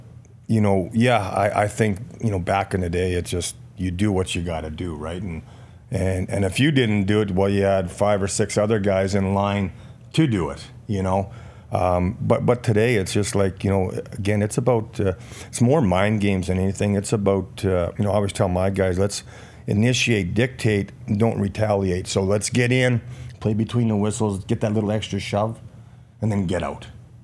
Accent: Churchbridge, Saskatchewan, Canada; Right from my hometown in Churchbridge

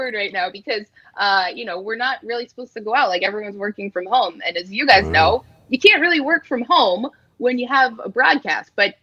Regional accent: Toronto, Ontario, Canada; I'm like technically not from there. I'm from Toronto.

